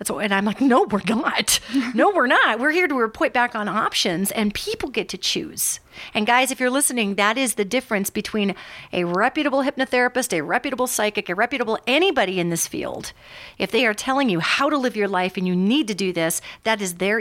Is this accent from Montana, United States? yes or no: yes; Montana, United States; also born or lived in Los Angeles; from Los Angeles, I was 11 years down there, and I'm from Montana, obviously